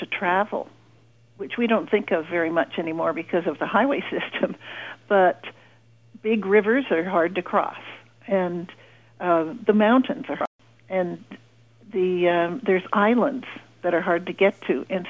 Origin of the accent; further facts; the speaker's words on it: California, United States; When I grew up in California, though, so I've always had some kind of interest in California languages and California life.